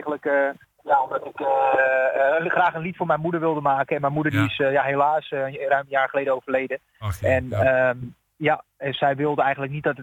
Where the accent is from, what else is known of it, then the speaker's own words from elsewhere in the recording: Haarlem, North Holland, Netherlands; ik ben 34 jaar en ik kom dus uit Haarlem.